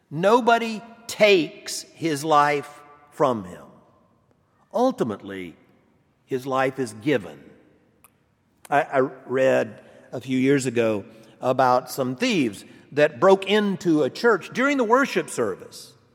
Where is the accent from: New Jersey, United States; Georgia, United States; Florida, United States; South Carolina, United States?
Georgia, United States; I'm from Georgia. And in Georgia, growing up, I was nearly an adult before I ever saw an actual sheep.